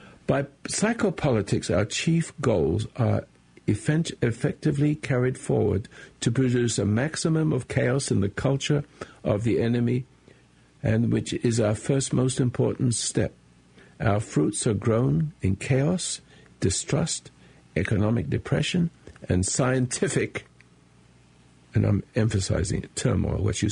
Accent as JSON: {"language": "English", "region": "England", "country": "United Kingdom", "moved": "yes", "lives_now": "United States", "said": "I'm an American. I'm from England. And I'm a naturalized American."}